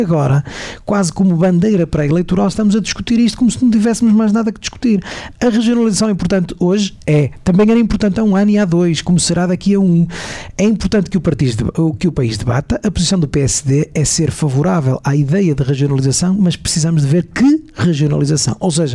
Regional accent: Guimarães, Braga, Portugal; mas que sou nascido e residente em Guimarães

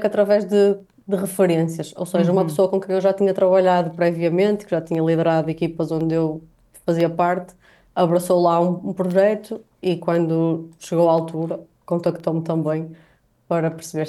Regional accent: Braga, Portugal; sempre me imaginei a ter uma carreira internacional e a viver fora de Braga, que é a minha cidade natal

